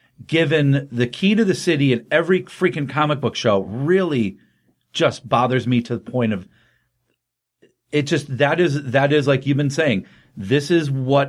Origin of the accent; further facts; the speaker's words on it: Connecticut, United States; growing up in Connecticut and reading, that's all my comic book world was.